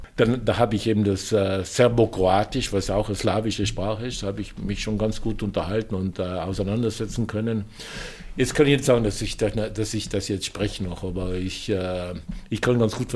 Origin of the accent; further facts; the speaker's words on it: Trentino-Alto Adige, Italy; dass Südtirol doch meine Heimat ist, wo ich mich wohlfühle, ja, wo ich mir vorstellen kann, jetzt nach meiner Pensionierung wirklich gut zu leben